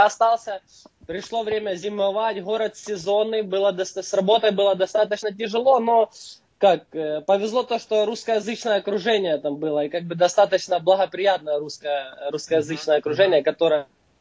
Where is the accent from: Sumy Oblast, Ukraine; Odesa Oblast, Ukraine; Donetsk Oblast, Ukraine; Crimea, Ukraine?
Donetsk Oblast, Ukraine; Pokrovsk; moved away as an adult; now in United States; Мне 24 года. Я из Украины.